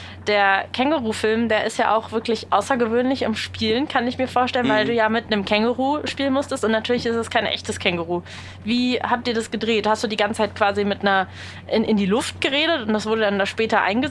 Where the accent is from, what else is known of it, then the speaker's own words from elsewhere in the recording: Berlin, Germany; Ich bin ja eine Berlinerin und ich bin mit Radio Fritz aufgewachsen und aufgewacht.